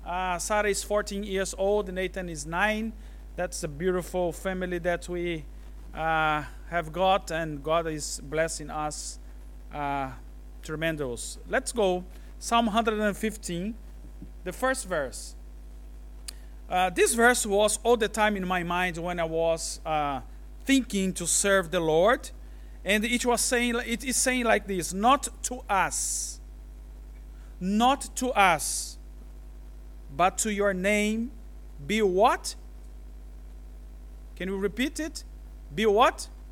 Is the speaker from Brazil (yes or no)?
yes; Brazil; English is a second language; now in Africa; I'm Brazilian. Came from Brazil to Africa in 2004.